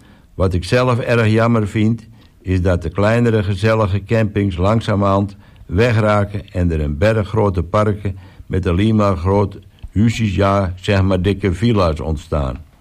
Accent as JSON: {"language": "Dutch", "town": "Texel", "region": "North Holland", "country": "Netherlands", "tie": "born or raised there", "said": "Ik ben opgegroeid op Texel op de Johanneshoeven, waar ik altijd buiten te vinden was bij de dieren."}